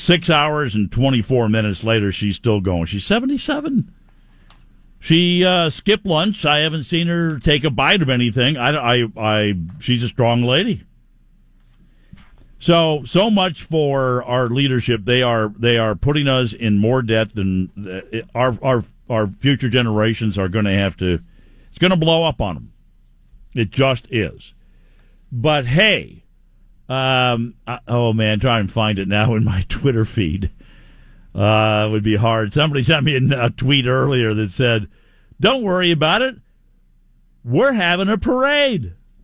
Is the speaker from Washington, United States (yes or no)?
yes; Seattle, Washington, United States; Hey, I grew up in Seattle.